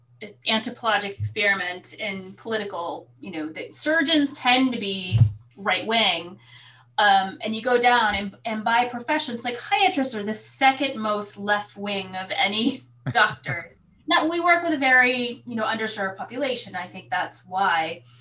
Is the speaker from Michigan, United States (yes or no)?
no; Texas, United States; now in Massachusetts, United States; But, you know, I'm from Texas, so in Massachusetts, I'm sort of center right. In Texas now, I'm like a flaming hippie communist.